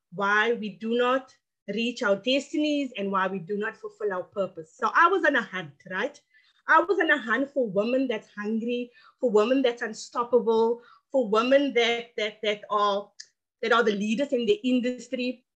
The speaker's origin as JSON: {"language": "English", "town": "Cape Town", "region": "Western Cape", "country": "South Africa", "said": "from Cape Town, South Africa."}